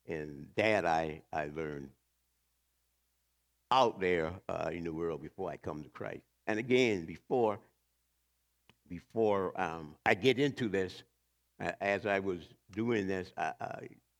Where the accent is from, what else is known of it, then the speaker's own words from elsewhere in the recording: the South, United States; Or it could be three or four, because when I was like 11 or 12, I'm from the South, and we went to school down there